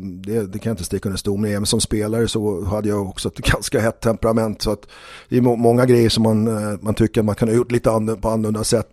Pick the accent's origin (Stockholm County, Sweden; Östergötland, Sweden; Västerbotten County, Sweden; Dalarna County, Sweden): Stockholm County, Sweden; Huddinge; born there; also born or lived in Montana, United States; Jag älskade att bo i Montana, Big Sky Country. Jag är ju född i Hudding med asfalt och betong liksom.